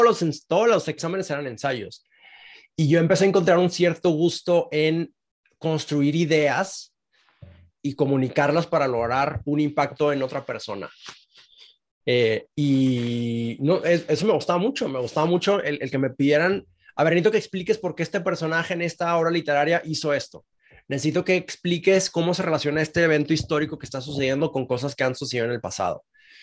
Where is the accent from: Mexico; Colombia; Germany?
Mexico; Soy un mexicano, tiene 37 años, estoy casado, tengo dos hijos, vivo en la Ciudad de México, me voy a estudiar una maestría a Filadelfia ahora en verano.